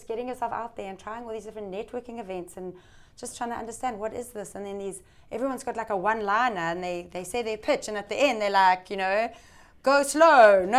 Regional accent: South Africa; growing up in South Africa, you know, I grew up in the same area.

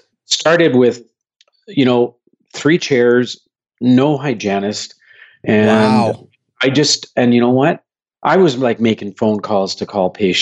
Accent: Winnipeg, Manitoba, Canada; also born or lived in India; I live in Winnipeg, Canada. I've been living here for over 50 years. It's home. I was born in India, but we moved here when I was just a little kid.

